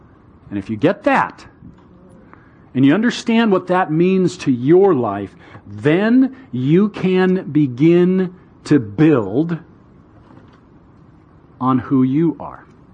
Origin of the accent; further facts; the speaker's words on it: Bellevue, Washington, United States; I grew up in Bellevue. And Bellevue at that time still was a fairly affluent suburb of Seattle, but nothing compared to what it is now.